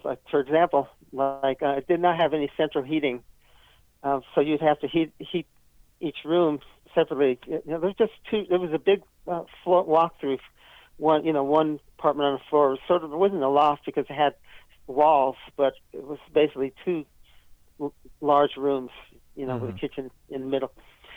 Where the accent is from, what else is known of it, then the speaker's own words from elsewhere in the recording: New York, United States; and, you know, I'm from New York. The logical thing to do is go back to New York